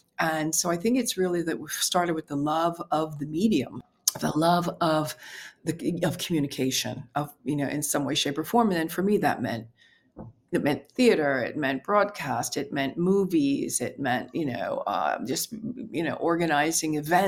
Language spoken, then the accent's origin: English; United States; now in Rome, Italy; I'm an American and I just happen to be here for work in Europe.